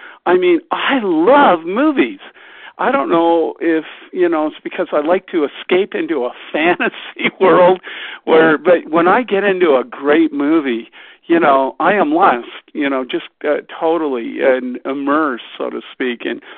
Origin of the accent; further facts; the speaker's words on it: Canada; I'm not American. I came from Canada, so I'm grateful for that.